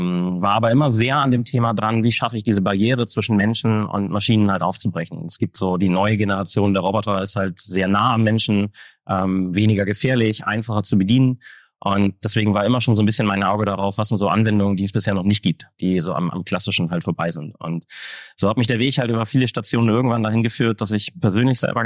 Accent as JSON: {"language": "German", "region": "Hamburg", "country": "Germany", "said": "Also ich bin ein Nordkind. Ursprünglich komme ich aus Hamburg. Auch sehr viel meines Lebens hier verbracht. War eine kurze Zeit auch mal woanders."}